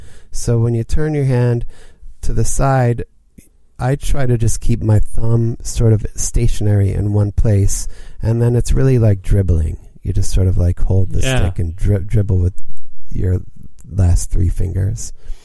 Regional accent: North Carolina, United States; also born or lived in Northeast, United States; I grew up in the East Coast, Northeast, until I was around age 10. And then my family moved to North Carolina.

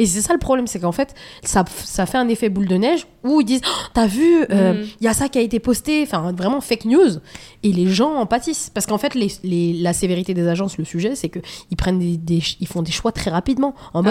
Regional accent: France; mais après nous on est français.

